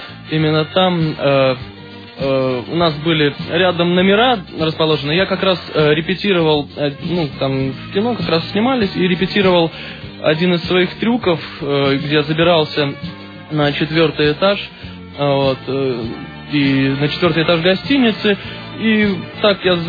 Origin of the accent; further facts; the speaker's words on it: Saint Petersburg, Russia; also born or lived in Norilsk; родился вообще в Норильске, потом вот, ну, почти сразу в Питер переехали, и там я, в принципе, начал заниматься мопедным спортом